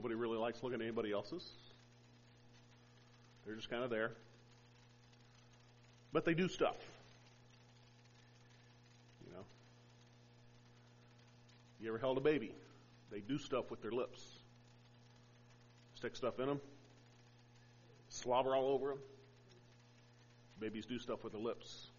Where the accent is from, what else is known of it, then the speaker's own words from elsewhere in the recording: Albuquerque, New Mexico, United States; now in Arizona, United States; That's not a real problem here in Arizona. But growing up in Albuquerque, there was always somebody on a cold morning would try and encourage you to lick the metal fence post